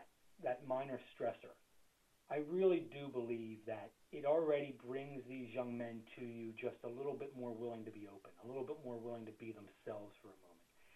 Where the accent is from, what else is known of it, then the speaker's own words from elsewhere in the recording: Norristown, Pennsylvania, United States; So again, I grew up in Norristown. For me, I had the joy of living across the street from St. Francis of Assisi.